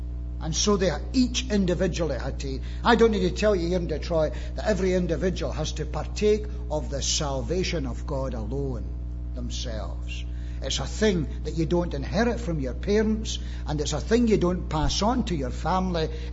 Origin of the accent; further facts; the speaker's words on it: Scotland, United Kingdom; as a Scotsman